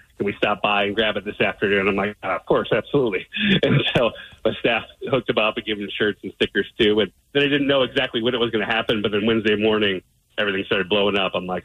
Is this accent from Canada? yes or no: no; Spokane, Washington, United States; now in Chicago, United States; I'm from Spokane, Washington. I went to Washington State.